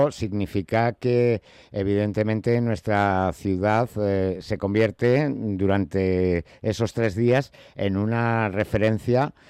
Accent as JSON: {"language": "Spanish", "town": "Madrid", "region": "Community of Madrid", "country": "Spain", "said": "somos madrileños"}